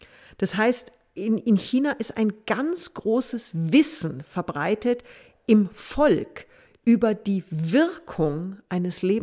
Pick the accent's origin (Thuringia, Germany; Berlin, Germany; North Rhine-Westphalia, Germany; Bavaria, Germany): Bavaria, Germany; Munich; Ich habe meine BMW-Karriere sage und schreibe als Münchner Kindl in Neuseeland begonnen.